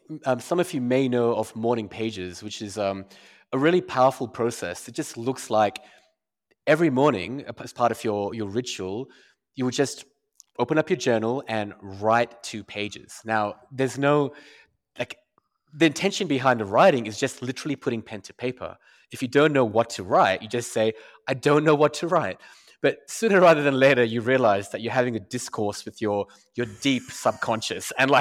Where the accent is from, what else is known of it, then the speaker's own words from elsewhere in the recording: Perth, Western Australia, Australia; moved away as an adult; also born or lived in Mumbai, India; now in United Arab Emirates; And my heritage is Indian. I was born in Bombay, which is now called Mumbai. And I was there for the first 5 years of my life. And then my family migrated to Perth, Western Australia.